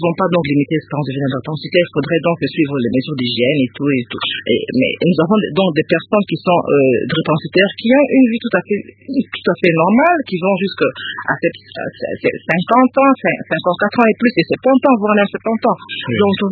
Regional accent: DR Congo; il y a beaucoup d'études qui sont faites par rapport à la maladie ici chez nous en RDC et ailleurs à l'étranger.

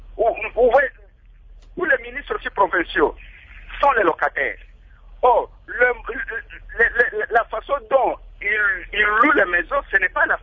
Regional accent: Bandundu, Kwilu, DR Congo; là chez nous, à Bandundouville, tous les députés sont les locataires

